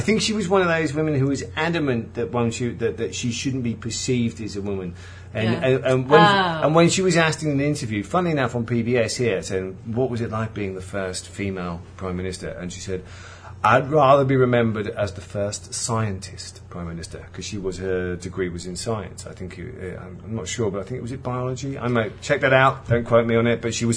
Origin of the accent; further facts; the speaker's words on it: Leeds, Yorkshire and the Humber, United Kingdom; Yeah, I'm from Leeds originally.